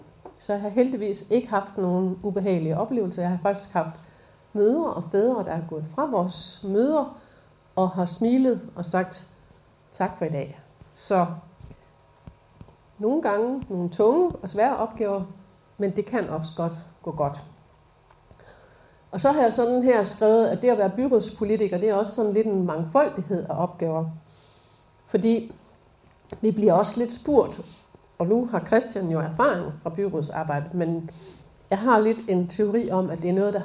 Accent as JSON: {"language": "Danish", "town": "Kroager", "region": "Region of Southern Denmark", "country": "Denmark", "tie": "born or raised there", "said": "jeg er født og opvokset i Kroager. Så det er jo egentlig ikke så langt derfra."}